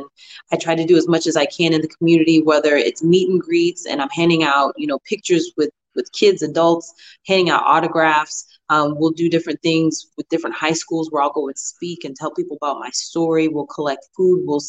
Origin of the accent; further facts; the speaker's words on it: Belleville, Illinois, United States; I was raised by my great aunt, and I come from Belleville, Illinois. So that's maybe like 4.5 hours south of Chicago, really close to St. Louis. So I claim St. Louis and I claim Belleville.